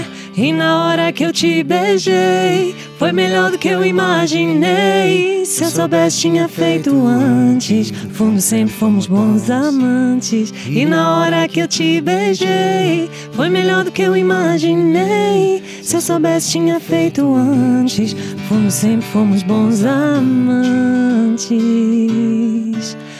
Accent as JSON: {"language": "Portuguese", "country": "Australia", "tie": "born or raised there", "also_born_or_lived": "Portugal", "said": "eu nasci em Portugal, meus pais são portugueses. Uhum. Eu vim pra Austrália novinha, tinha vários amigos brasileiros, aí eu cresci nesse ambiente de mais entre os brasileiros."}